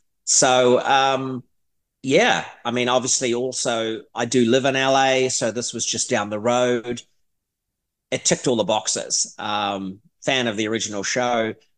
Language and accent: English; New Zealand; I'm a Kiwi.